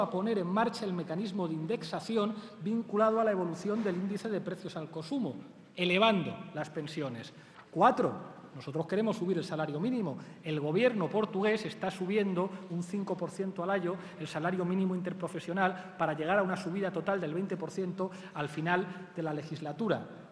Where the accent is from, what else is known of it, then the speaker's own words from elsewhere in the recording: Spain; como español